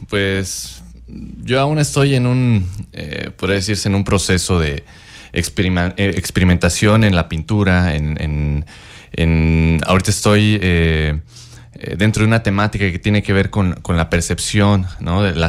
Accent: San Luis de la Paz, Guanajuato, Mexico; Yo soy originario de San Luis de la Paz, Guanajuato.

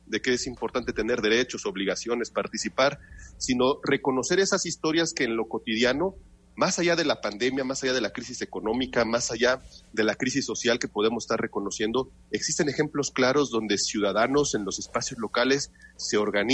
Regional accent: Mexico; Y yo soy positivo en ese sentido y creo que como mexicanos en muchas situaciones dramáticas socialmente

